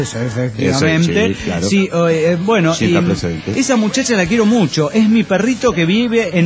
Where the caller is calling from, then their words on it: Mexico; Soy el Tacuben de Netzahuaca, allá de México.